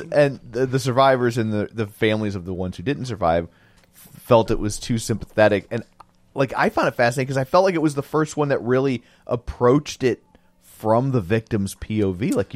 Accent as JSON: {"language": "English", "country": "Ireland", "said": "I'm allowed to mispronounce it. I'm Irish."}